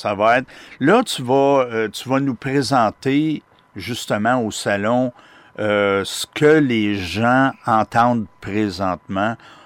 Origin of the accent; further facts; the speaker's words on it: Cowansville, Quebec, Canada; Je viens de Cowansville